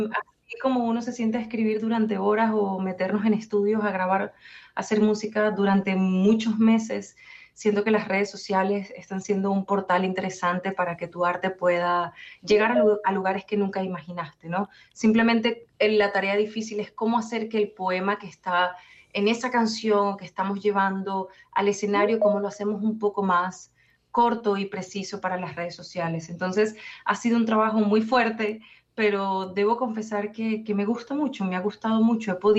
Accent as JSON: {"language": "Spanish", "country": "Venezuela", "said": "yo soy venezolana, vengo del otro lado"}